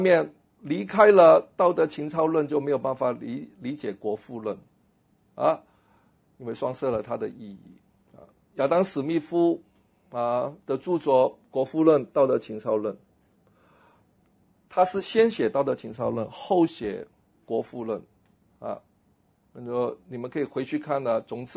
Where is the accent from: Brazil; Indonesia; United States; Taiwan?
United States; 我们美国人最喜欢奢侈的嘛